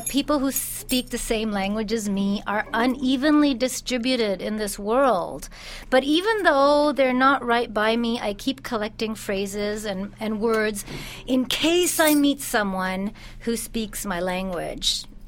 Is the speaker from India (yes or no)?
yes; India; born there; I was born in India.